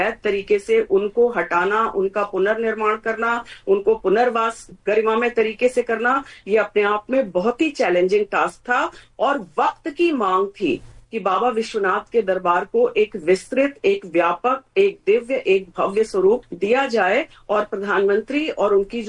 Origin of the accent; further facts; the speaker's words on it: Varanasi, Uttar Pradesh, India; हम दशाश्वमेध घाट के रहने वाले हैं